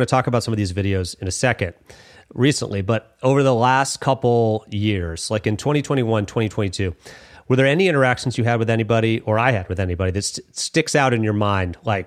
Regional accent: West Palm Beach, Florida, United States; I grew up in West Palm Beach, Florida. That area, not in West Palm Beach proper, but he is down there all the time.

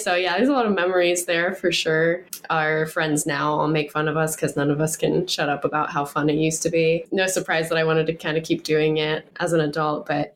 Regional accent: Dayton, Ohio, United States; I grew up in around Dayton, Ohio.

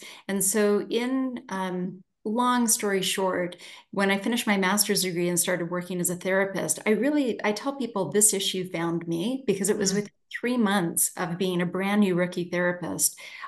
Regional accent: Canada; now in United States; I have been a clinician for almost 25 years now. I am from Canada. I was born in Europe from Canada, and I became a U.S. citizen 2 years ago in May.

